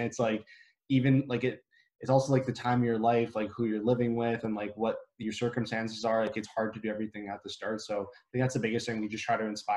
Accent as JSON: {"language": "English", "country": "Canada", "said": "and I mean like you're from the US too, like we're from Canada."}